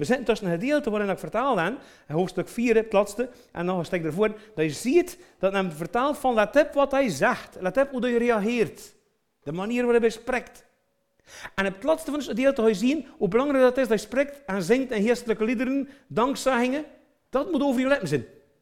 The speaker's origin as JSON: {"language": "Dutch", "region": "Flanders", "country": "Belgium", "said": "weet je dat als mensen als Vlaming zien, zeggen we, hij sprake van, hè, jong?"}